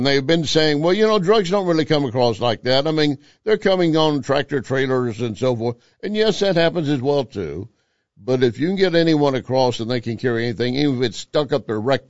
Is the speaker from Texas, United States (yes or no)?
yes; Texas, United States; I'm from Texas. I'm aware of that, and I know it continues.